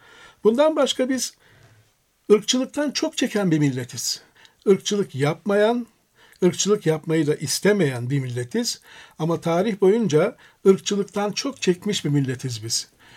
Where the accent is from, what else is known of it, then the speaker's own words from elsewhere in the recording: Aegean Region, Turkey; Ben Ege'liyim, Kuzey Ege'de Nevruz demeyiz biz mesela, Mart 9'u deriz.